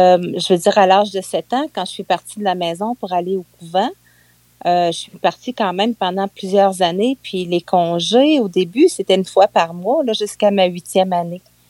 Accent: Trois-Rivières, Quebec, Canada; born there; je suis née en 1958 à Trois-Rivières. Dans le temps, c'était le Cap de la Madeleine.

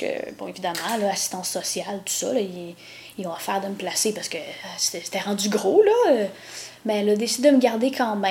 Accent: Quebec, Canada; born there; Je suis pas née à Montréal, je suis née au Québec, là, mais je suis née en Estrie.

